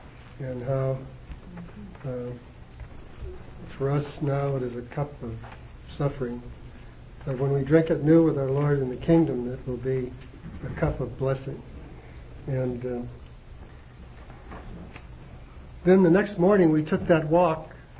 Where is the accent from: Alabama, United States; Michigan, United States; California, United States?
California, United States; Los Angeles; from Los Angeles